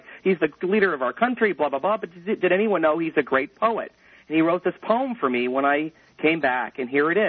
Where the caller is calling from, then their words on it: Prairie Village, Kansas, United States; and I'm from Kansas City, so it was so weird to hear these guys from Kansas City, from Wyandotte in Kansas City, Kansas. I'm from Prairie Village, Kansas.